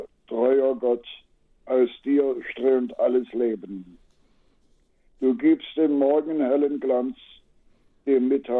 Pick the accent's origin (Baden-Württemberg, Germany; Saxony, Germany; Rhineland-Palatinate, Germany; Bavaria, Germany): Saxony, Germany; wenn ich dann hier nun in meiner Heimat durch die Buchlesung durchs Land fahre